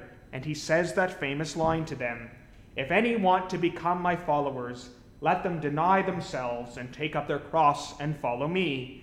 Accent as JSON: {"language": "English", "town": "London", "region": "Ontario", "country": "Canada", "tie": "born or raised there", "said": "The Anglican church that I grew up in London, Ontario, was and is a very traditional church"}